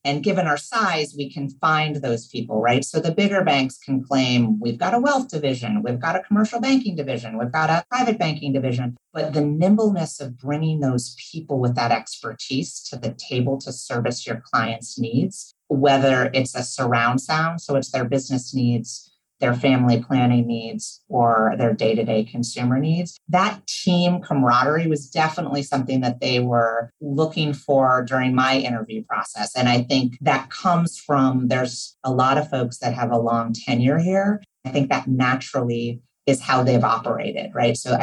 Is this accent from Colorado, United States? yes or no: no; Massachusetts, United States; also born or lived in Washington, D.C.; I grew up outside of Boston and I fell in love with a man from Mississippi.